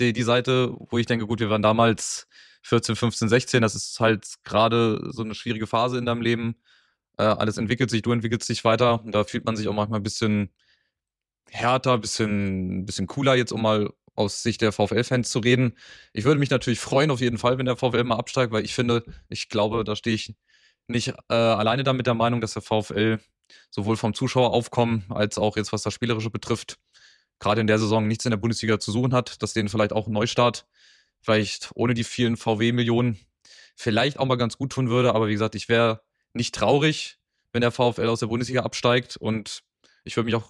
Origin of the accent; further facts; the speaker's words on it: Wolfsburg, Lower Saxony, Germany; Richtig, ich bin aufgewachsen in dem Gebiet von unserem letzten Gegner, in Raum Wolfsburg bin ich tatsächlich aufgewachsen.